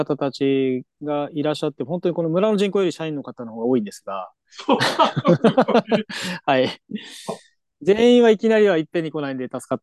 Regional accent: Kanagawa, Japan; 私が、神奈川県出身なんですが、東京、神奈川で、都会で暮らしていて

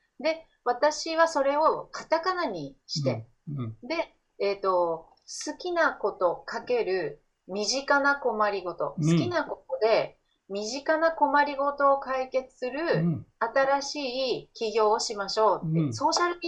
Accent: Kaminoyama, Yamagata, Japan; now in Tsuruoka, Japan; もともと山形県の上山市というところの出身なんですが、田舎で育っているので、

